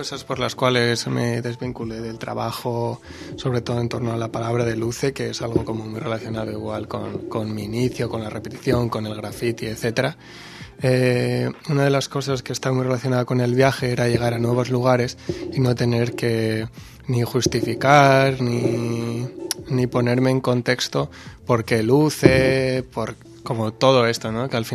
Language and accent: Spanish; Valencia, Valencian Community, Spain; es un proyecto para una ciudad que ha sido la ciudad de Valencia durante mi adolescencia